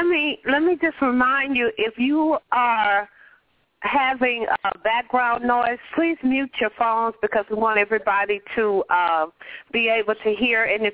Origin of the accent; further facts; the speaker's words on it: Compton, California, United States; I am from Compton.